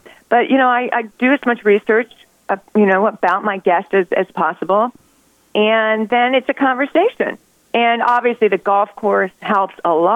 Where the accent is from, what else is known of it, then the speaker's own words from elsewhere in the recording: Brecksville, Ohio, United States; because we didn't have a girls' team growing up in Brecksville, Ohio back then.